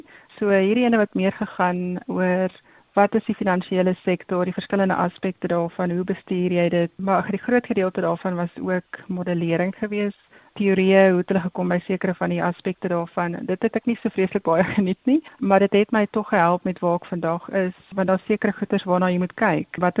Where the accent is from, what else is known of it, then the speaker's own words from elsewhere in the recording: Sasolburg, Free State, South Africa; also born or lived in Ladybrand; So ek is gebore in Ladybrand in die Vrystaat en ek het ook groot geword in Sasolburg wat in die Vrystaat is.